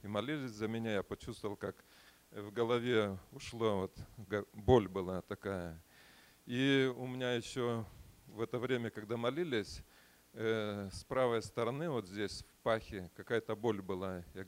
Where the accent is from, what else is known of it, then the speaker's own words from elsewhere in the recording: Kazakhstan; moved away; Мы приехали из Казахстана. Год уже здесь. Живем в Батале.